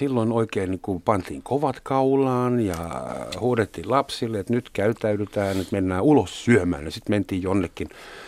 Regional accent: Germany; Finnish is a second language; now in Finland; Koska esimerkiksi mun kotimaassa ja Etelä-Saksassa varsinkin, siellä syödään joka toinen ateria jossain muualla kuin kotona

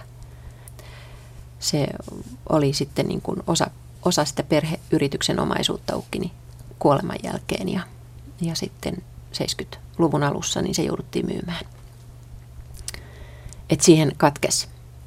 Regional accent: Helsinki, Uusimaa, Finland; Mä oon helsinkiläinen. Et Helsinki on mulla sydämessä. Tää on kotikaupunki.

